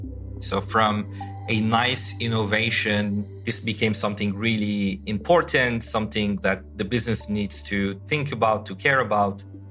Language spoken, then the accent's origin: English; Algeria; I was born and raised in Algeria, and to a larger extent, to give back to the continent.